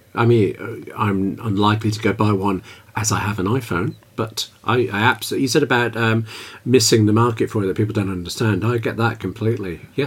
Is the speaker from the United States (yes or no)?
no; United Kingdom; Oops, did I reveal a secret? As a British national, it's out there.